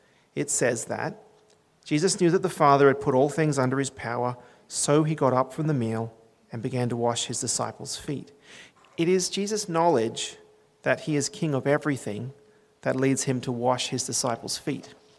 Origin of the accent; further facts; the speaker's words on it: Gold Coast, Queensland, Australia; As a boy growing up on the Gold Coast, I remember that children would have said at church, Pastor Gregory, Pastor O'Connor.